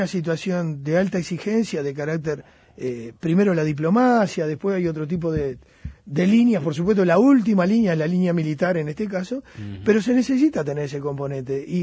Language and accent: Spanish; Montevideo, Uruguay; Yo soy de La Teja, amigos, gente, mi padre fue siempre un sindicalista de la carne